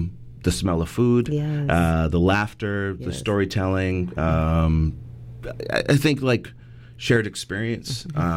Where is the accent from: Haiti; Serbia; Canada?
Canada; New Westminster, British Columbia; Surrey's awesome, too, but New West is my hometown.